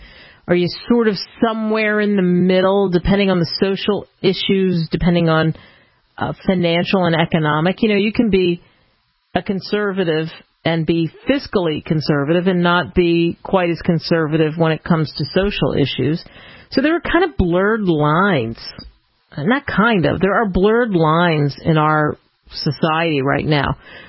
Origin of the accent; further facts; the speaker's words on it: Pennsylvania, United States; I grew up outside of Philadelphia. I can't tell you how many times I walked by that Liberty Bell.